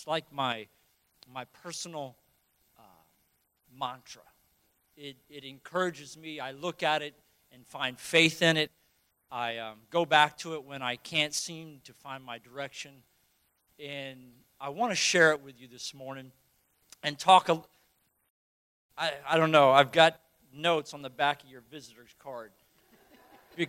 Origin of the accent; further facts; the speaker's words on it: Florida, United States; We're from Florida. You can go swimming in a lake and come out with a couple leeches on you.